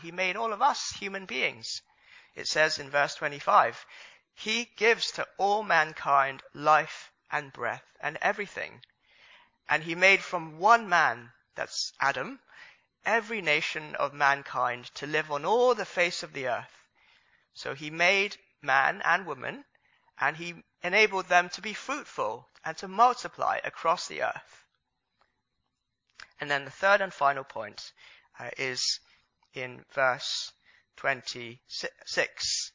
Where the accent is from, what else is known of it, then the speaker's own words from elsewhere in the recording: Hong Kong; also born or lived in Leeds, United Kingdom; So I was born in this country, actually. I was born in Leeds, in Yorkshire, my mum went to university there, and my aunt used to work there. So, yeah, we do have some links with Yorkshire. So I was born there, which is brilliant. After I was born, my parents took me back to Hong Kong, so that I grew up in Hong Kong.